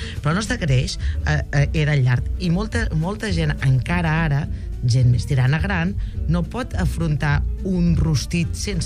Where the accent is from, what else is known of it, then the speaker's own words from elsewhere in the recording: Catalonia, Spain; la Catalunya Vella, que és d'on som, bueno, d'on sóc jo